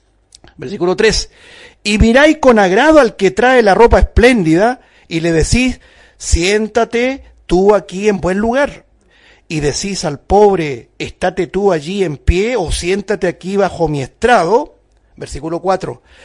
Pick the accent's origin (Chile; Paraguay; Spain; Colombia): Chile; ni siquiera lo vamos a decir en sentido local como chilenos